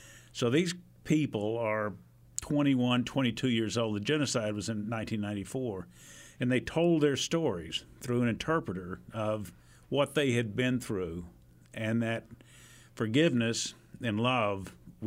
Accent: Fayetteville, United States; I grew up in Fayetteville and went to that church as a young kid

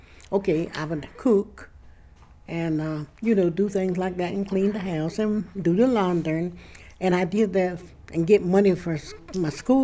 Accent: Alabama, United States; When we grew up, we could go to this show over here, and we could sit in the balcony, or we could sit downstairs.

